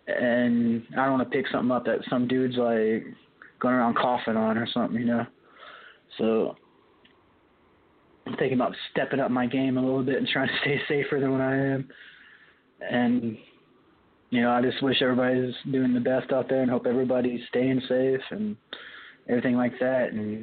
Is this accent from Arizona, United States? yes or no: yes; Arizona, United States; You know, growing up in Arizona, I didn't experience much rain either.